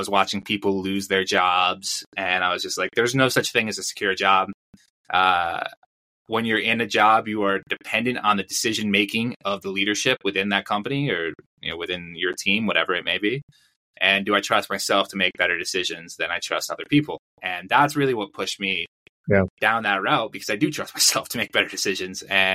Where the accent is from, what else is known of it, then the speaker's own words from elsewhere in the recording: Connecticut, United States; moved away as an adult; now in Mexico; I'm originally from the U.S. I didn't grow up here in Mexico. I grew up in Connecticut, lived there pretty much my entire life.